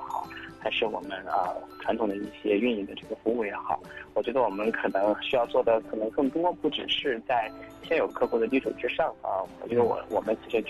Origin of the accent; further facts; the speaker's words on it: Hunan, China; now in Melbourne, Australia; 本身也是在我们湖南同乡会，也是在那里面做一些志愿的工作